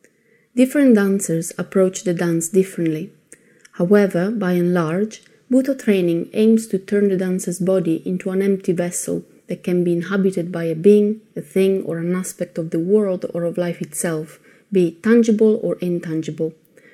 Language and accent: English; Italy; English is a second language; I'm from Italy.